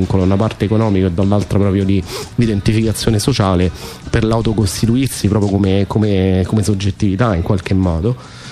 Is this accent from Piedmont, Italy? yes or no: no; Rome, Lazio, Italy; born there; io ho delle origini calabresi, in qualche modo sono nato a Roma, ma i miei genitori, mio padre in particolare era calabrese